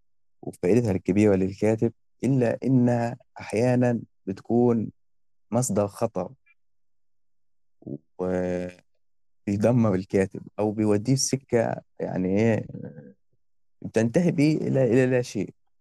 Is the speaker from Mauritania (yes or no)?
no; Upper Egypt, Egypt; ما كانش عندنا في الصعيد هنا مسألة الورشة